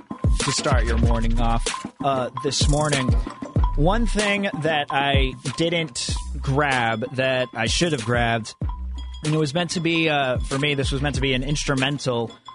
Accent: California, United States; growing up in the Bay Area around high school, him being my age, he was super popular among people my grade.

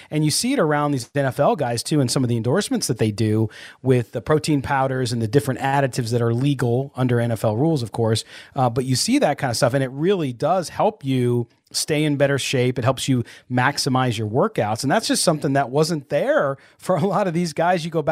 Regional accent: San Diego, California, United States; Because when I was growing up in San Diego, one of our neighbors was Ed White, the former offensive lineman for the Chargers and the Vikings.

